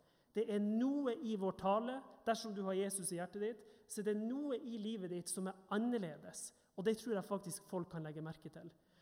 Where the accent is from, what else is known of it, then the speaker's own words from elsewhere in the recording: Northern Norway, Norway; now in Vestlandet, Norway; Når jeg går på fjellet både her på Vestlandet, men også nordpå i Nord-Norge der jeg er fra